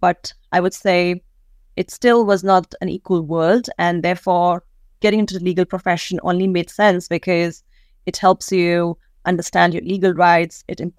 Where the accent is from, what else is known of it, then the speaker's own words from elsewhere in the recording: Delhi, India; also born or lived in Agra / Bangalore; I come from India. I grew up in the capital city, but originally I'm from Agra. That's where I was born. Spent some years in Bangalore, the tech capital of the country.